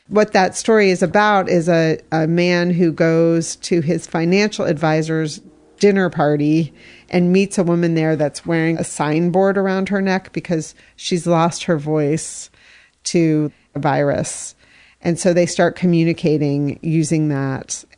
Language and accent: English; Yellow Springs, Ohio, United States; Antioch Review, which is a literary journal that's put out by Antioch College, which is located in my hometown of Yellow Springs.